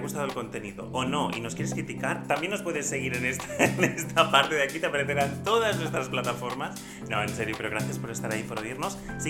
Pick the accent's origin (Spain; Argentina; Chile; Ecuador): Spain; yo soy español